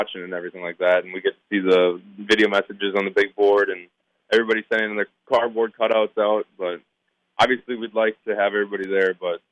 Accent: Wisconsin, United States; I'm from Wisconsin. I grew up watching all the games and everything like that.

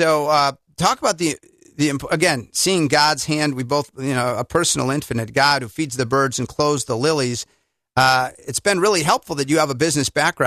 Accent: Milwaukee, Wisconsin, United States; I mean, I'm from Milwaukee, and I knew the Milwaukee Rescue Mission

